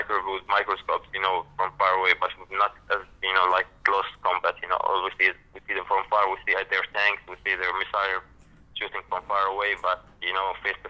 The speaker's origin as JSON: {"language": "English", "town": "Benghazi", "region": "Cyrenaica", "country": "Libya", "tie": "born or raised there", "second_language": "English", "said": "Benghazi City."}